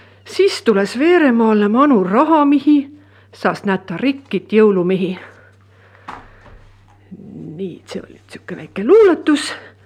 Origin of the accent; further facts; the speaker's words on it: Viljandi County, Estonia; accent: Mulgi; ja mina olen põline mulk. Ema poolt sündinud ja isa ja vanaisa ja kõik on siit maalt peri.